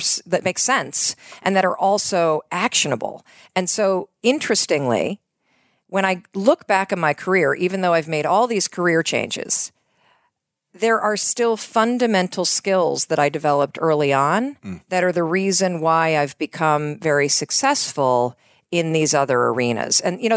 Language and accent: English; Michigan, United States; So I grew up in Western Michigan. Mm-hmm. I went east to college and law school